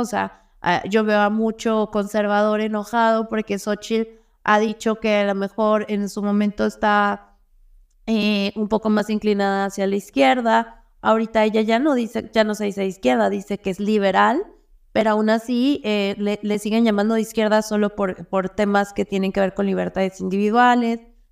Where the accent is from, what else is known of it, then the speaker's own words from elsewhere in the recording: Mexico; pero creo que nosotros como mexicanos sí debemos aprender.